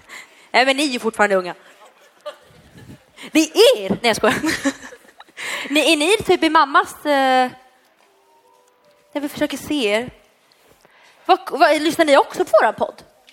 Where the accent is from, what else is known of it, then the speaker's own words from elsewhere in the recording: Gothenburg, Västra Götaland County, Sweden; accent: Gothenburg; har du min göteborgska?